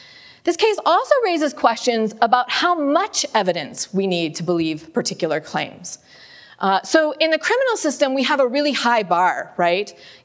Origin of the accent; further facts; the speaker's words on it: Iowa, United States; Presumably, Senator Grassley, who is from my home state of Iowa